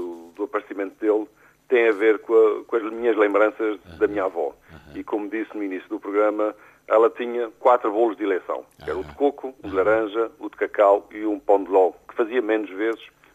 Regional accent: Azores, Portugal; Tenho que pôr aquilo que, de onde sou, do que tenho, e que é, na maioria das vezes, desconhecido pelo público comum. Daí ter até mais dos Açores do que de outra região portuguesa mesmo.

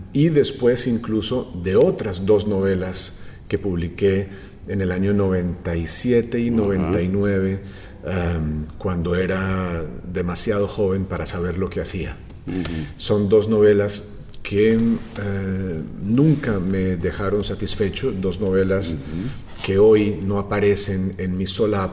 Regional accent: Colombia; poco el pasado de Colombia, en este caso el pasado de la Segunda Guerra Mundial, tal como se vivió en mi país.

